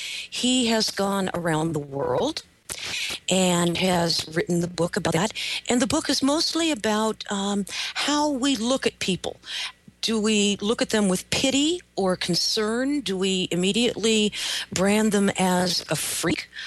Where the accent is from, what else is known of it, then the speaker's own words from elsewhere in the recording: Washington, United States; I grew up out in Southwest Washington, outside of Mount Rainier, and the valley I grew up in was vaguely called Lacamas